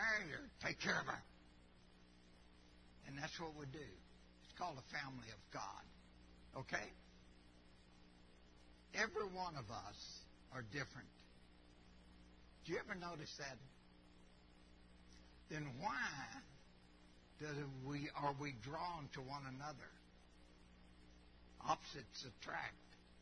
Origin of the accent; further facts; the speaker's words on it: Buffalo, Kentucky, United States; I grew up in Buffalo, Kentucky. Ain't nobody in Buffalo, Kentucky that was ever elite. Poor. Not privileged, poor.